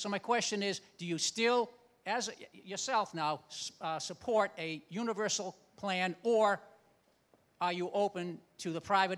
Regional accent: Ogunquit, Maine, United States; also born or lived in Bonita Springs, Florida, United States; I'm from Ogunquit, Maine, and also Bonita Springs, Florida.

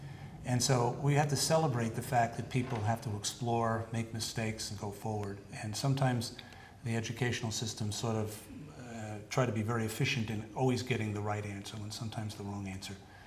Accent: Brooklyn, New York, United States; I grew up in Brooklyn, New York, and I went to Rensselaer Polytechnic Institute, where I got a bachelor's and master's degree.

